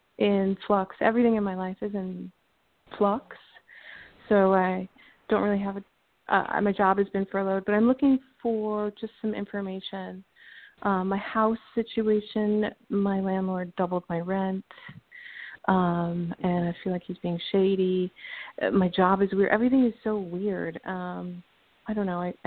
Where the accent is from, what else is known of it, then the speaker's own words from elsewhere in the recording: Illinois, United States; I'm from Illinois.